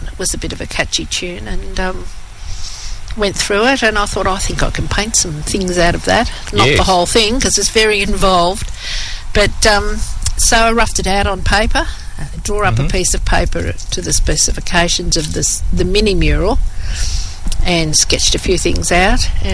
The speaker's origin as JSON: {"language": "English", "town": "Echuca", "region": "Victoria", "country": "Australia", "said": "I'm from the big town of Echuca, just up the road, which makes it really easy for me to get here in the morning and leave in the afternoon."}